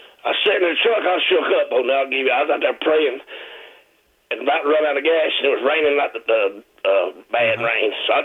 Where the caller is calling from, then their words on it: Bowling Green, Kentucky, United States; Oh, no, I just got back from Carabel, Florida to my sweet Kentucky home bowling green.